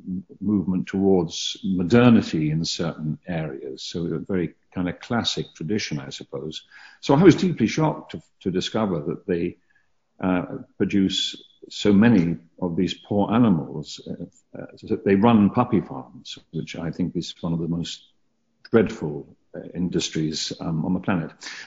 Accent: London, United Kingdom; where I was brought up in North London, in a place called Kilburn, it was a huge Irish community.

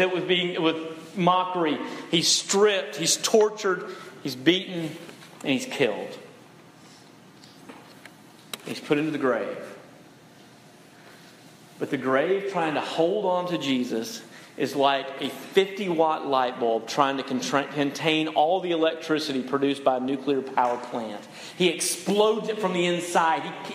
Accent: Tennessee, United States; And I went back to my hometown of Tennessee.

